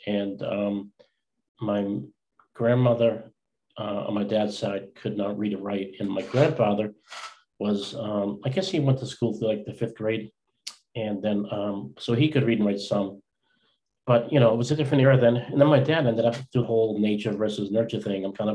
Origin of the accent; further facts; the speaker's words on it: Boston, Massachusetts, United States; I am from Boston, and I'm in Stoughton, Mass, right in Westwood